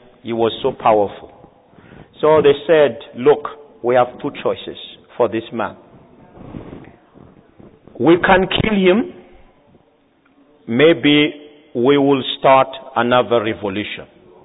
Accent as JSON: {"language": "English", "country": "Madagascar", "second_language": "English", "said": "You see, as I told you, I am from Madagascar."}